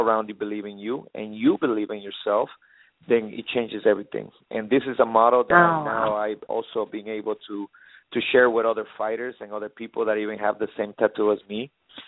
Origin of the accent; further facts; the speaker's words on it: Guatemala; now in United States; especially here in America, like I said, I come from Guatemala